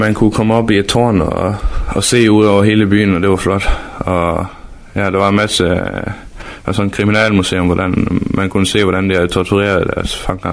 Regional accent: Aarhus, Central Denmark Region, Denmark; born there; Jo, jeg er født i Aarhus, og min hele familie bor i Frederikshavn.

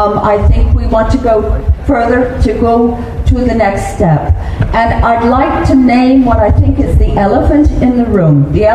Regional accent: United Kingdom; International Socialist, I'm from Britain.

